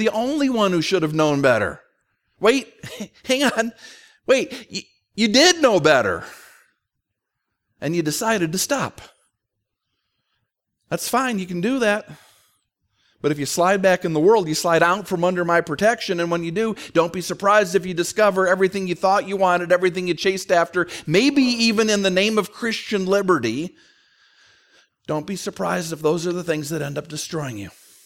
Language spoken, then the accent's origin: English; South St. Paul, Minnesota, United States; I get that from growing up in South St. Paul, Minnesota. My parents were from there. I grew up right over the line, but might as well have grown up there.